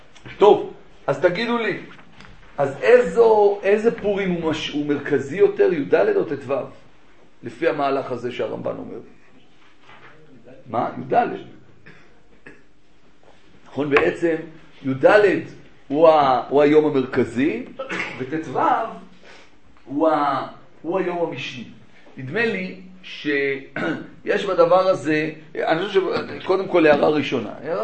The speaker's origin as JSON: {"language": "Hebrew", "town": "Jerusalem", "region": "Jerusalem District", "country": "Israel", "tie": "born or raised there", "said": "כשאני גדלתי בירושלים, בבית וגן"}